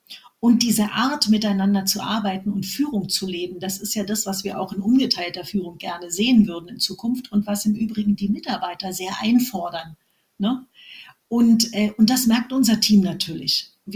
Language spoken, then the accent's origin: German; Berlin, Germany; ich bin Berlinerin, wie man hört.